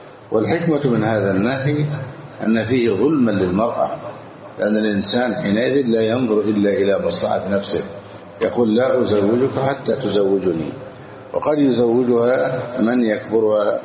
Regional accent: Egypt; بلدنا مصر

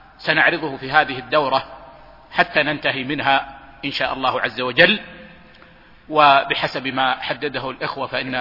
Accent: Saudi Arabia; بلادنا المملكة العربية السعودية،

